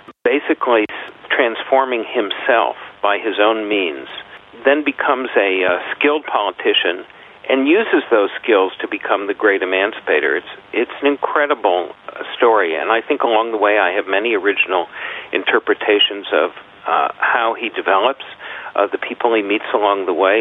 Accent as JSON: {"language": "English", "town": "Chicago", "region": "Illinois", "country": "United States", "tie": "born or raised there", "said": "I grew up in Chicago, and as a boy, I was taken to Springfield"}